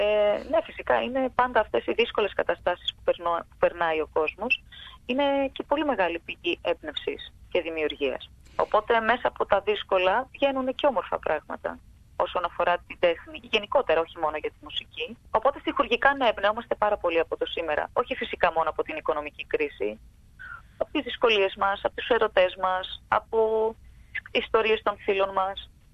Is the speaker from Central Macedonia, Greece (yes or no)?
yes; Thessaloniki, Central Macedonia, Greece; όλοι κατοικοεδρεύουμε στη Θεσσαλονίκη, παρόλο που μόνο εγώ είμαι Θεσσαλονικιά.